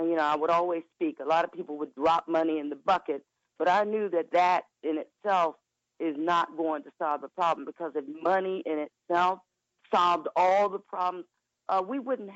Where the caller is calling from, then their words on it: Maryland, United States; I'm calling from Maryland.